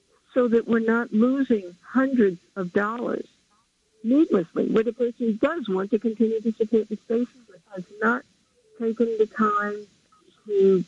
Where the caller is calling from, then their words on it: New Jersey, United States; I'm calling from New Jersey.